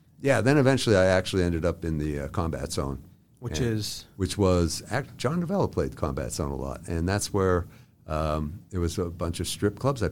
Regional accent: Erie, Pennsylvania, United States; I probably turned red more than anybody else. I was from Erie.

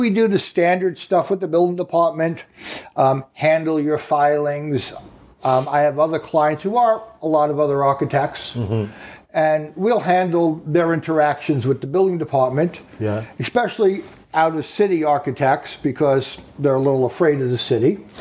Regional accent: New York, United States; Born and raised on Long Island.

